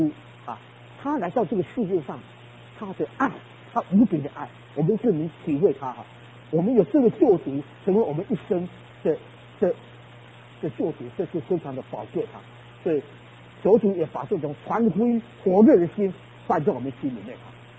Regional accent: Hsinchu, Taiwan; 那个时候在新竹啊，我们老家是在新竹。

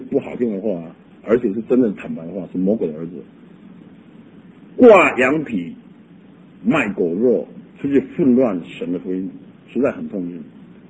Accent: Taiwan; 我从小在台湾，常常听见人家讲一句台湾话

